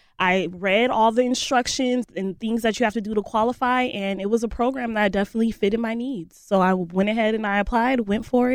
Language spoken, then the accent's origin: English; Perris, California, United States; I'm not from here. I'm from Riverside County, Paris, California, so a small rural area.